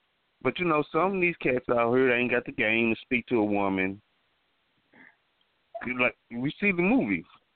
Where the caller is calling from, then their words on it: St. Louis, Missouri, United States; Hey, I'm calling from St. Louis, Missouri.